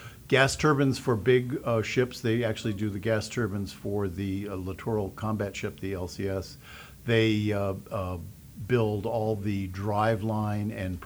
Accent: Marion, Massachusetts, United States; I grew up here in Marion, just down the bay, little further commute.

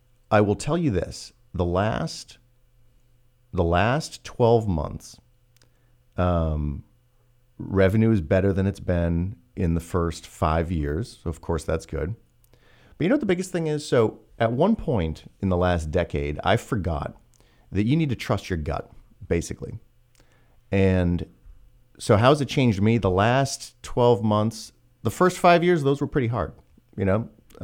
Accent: Quebec, Canada; I grew up in Quebec.

